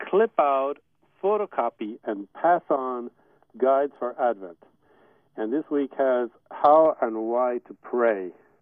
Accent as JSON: {"language": "English", "country": "Ireland", "tie": "born or raised there", "lives_now": "United States", "said": "I was raised in Ireland, which is a very Catholic country, or was until recently, and then was in the States"}